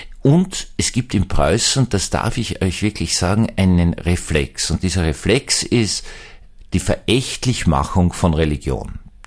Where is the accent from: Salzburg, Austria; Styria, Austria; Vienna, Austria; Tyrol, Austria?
Vienna, Austria; dann passiert das, was man als Österreicher, aber besonders als Wiener sieht